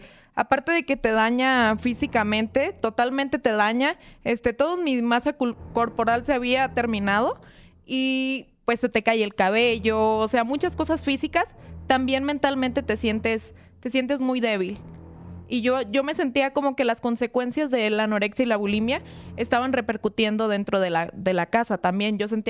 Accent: Tijuana, Baja California, Mexico; Pues yo estaba viviendo en Tijuana, yo soy de Tijuana, tengo toda mi vida viviendo en Tijuana y estaba estudiando ingeniería logística allá.

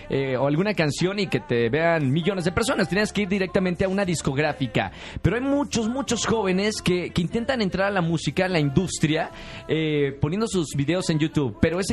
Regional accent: Monterrey, Nuevo León, Mexico; Como yo también soy de Monterrey, pues también la voy a hablar así.

